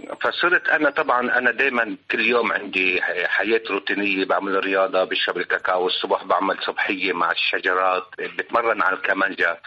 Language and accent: Arabic; Syria; وأنا سوري